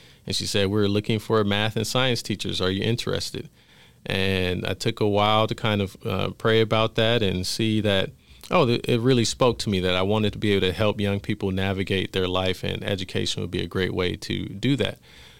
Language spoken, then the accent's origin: English; Los Angeles, California, United States; the community needed to remind me of my home growing up in South Central LA, Inglewood, Watts. Those were kind of the communities that I was used to growing up. And then later we moved to the Inland Empire